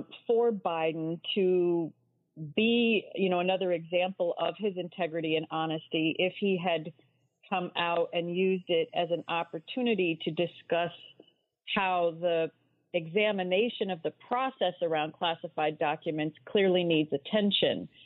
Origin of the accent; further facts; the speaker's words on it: Canada; I learned the hard way as a Canadian.